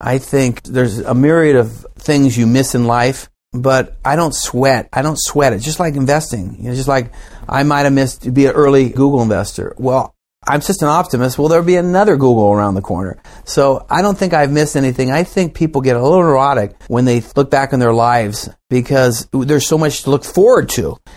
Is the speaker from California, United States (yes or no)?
yes; Orinda, California, United States; My first job in Contra Costa, I grew up in Orinda